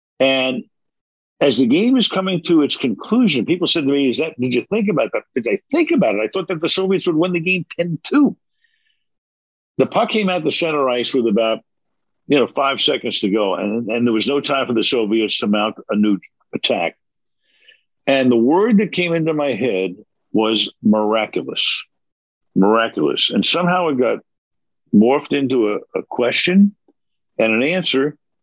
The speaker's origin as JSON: {"language": "English", "region": "New York", "country": "United States", "tie": "born or raised there", "said": "So hockey, I loved hockey as a kid growing up in New York."}